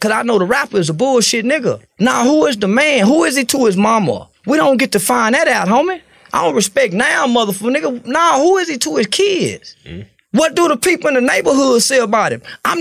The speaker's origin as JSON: {"language": "English", "region": "the South", "country": "United States", "said": "See, I was born in the 70s. I don't know when y'all was born. I'm from the South."}